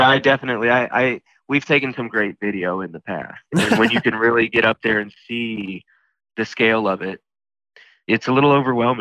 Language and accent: English; Indiana, United States; Well, to kind of take it all the way back, I grew up in Indiana in a small farming community.